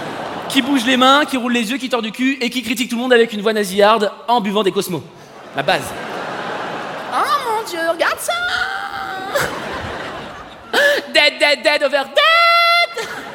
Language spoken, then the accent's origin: French; Paris, Île-de-France, France; je suis parisien et superficiel. Wouh! J'habite une ville, il fait gris 300 jours par an.